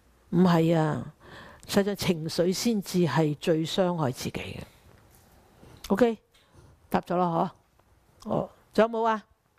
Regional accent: China; 我哋中國人講乜嘢？咩咩咩火燒三千丈啊！

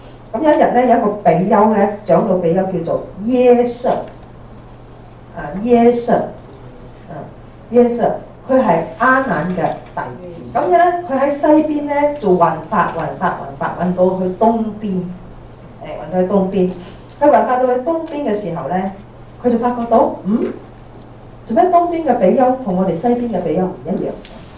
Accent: Singapore; 我是新加坡來的，新加坡一年365日是咩天時？

